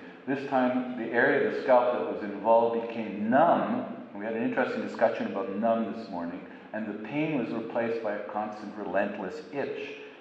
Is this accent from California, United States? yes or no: yes; California, United States; Now, I come from California.